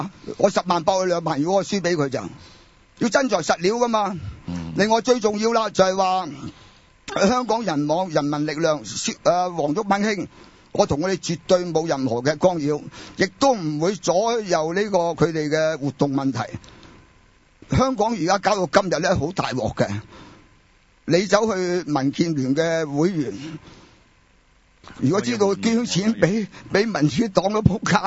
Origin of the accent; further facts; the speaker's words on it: China; 因为有啲国家咧整咗啲不同嘅游戏咧俾我哋中国人啲外边嘅人玩嘅